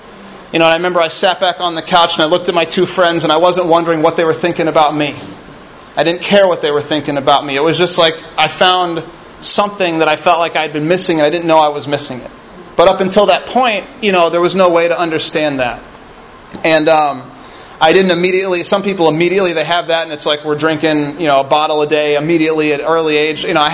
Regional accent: Midwest, United States; I was from the Midwest in Indianapolis, outside of Chicago is where I grew up.

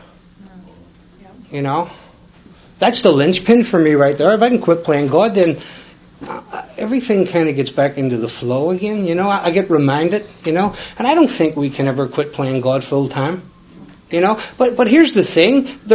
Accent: Belfast, Northern Ireland, United Kingdom; And I'm from West Belfast, but I went to South Belfast because I didn't want anybody from my neighborhood seeing me in the meetings

